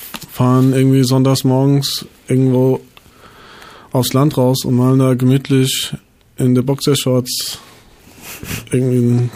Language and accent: German; Frankfurt, Hesse, Germany; da in Bockenheim, wo ich herkomme, da gab es mindestens zwei Schulen